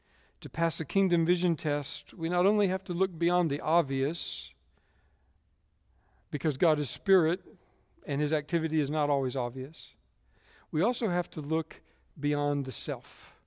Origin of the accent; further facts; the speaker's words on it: Dallas, Texas, United States; I'm from Dallas, as you guys know